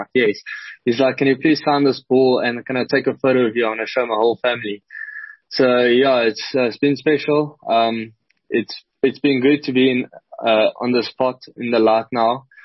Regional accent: Potchefstroom, North West, South Africa; also born or lived in Parys / Bloemfontein; Okay, so I was born in Potch, Potchefstroom. Then I moved to Parys till I was 6 years old. Had grade one and two, I was in Parys. And then I moved back to Potch and I had my whole school career there.

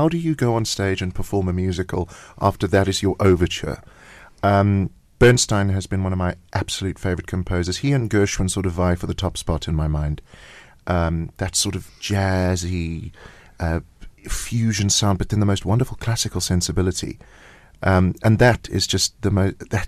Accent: South Africa; No, we're South African.

